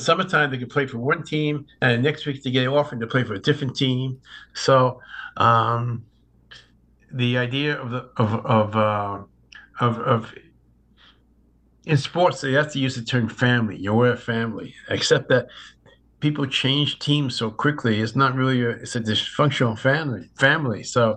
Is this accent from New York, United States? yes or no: yes; New York, United States; I grew up on Long Island, but I went to school in Queens with a bunch of my friends.